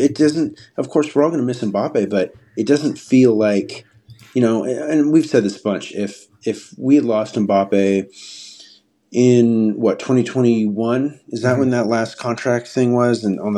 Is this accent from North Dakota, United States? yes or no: no; Los Angeles, California, United States; And, you know, I'm from Los Angeles.